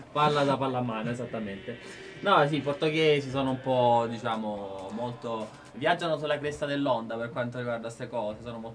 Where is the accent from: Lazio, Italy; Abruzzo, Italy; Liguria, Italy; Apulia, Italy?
Apulia, Italy; Lecce; io dissi: ah, io sono di Lecce